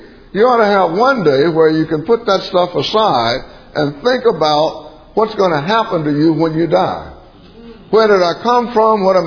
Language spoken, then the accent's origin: English; the South, United States; I was raised in the South. And the culture in which I was raised is completely different from the culture that I live in now.